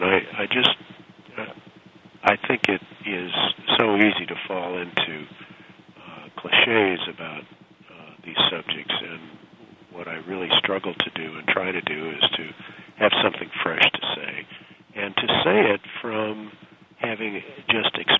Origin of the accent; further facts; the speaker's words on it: Woodstock, Illinois, United States; as we were driving up to my hometown in northern Illinois, in Woodstock